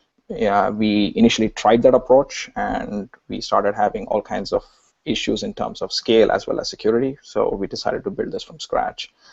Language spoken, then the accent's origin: English; Bangalore, Karnataka, India; born there; I was born in India, Bangalore, actually.